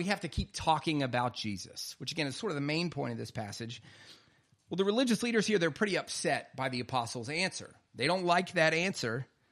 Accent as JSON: {"language": "English", "region": "South Carolina", "country": "United States", "tie": "born or raised there", "said": "Sorry. I'm like a southerner. I grew up in South Carolina."}